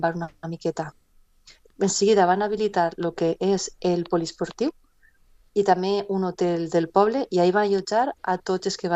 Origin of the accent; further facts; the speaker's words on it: Utiel, Valencian Community, Spain; al meu poble, a Utiel